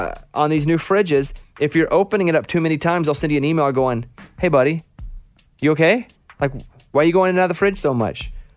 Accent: Arkansas, United States; I grew up in Arkansas and we did a lot of flat bottom boat fishing.

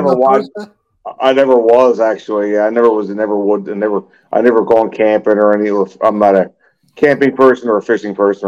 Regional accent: Philadelphia, Pennsylvania, United States; And well, I grew up in Philly too

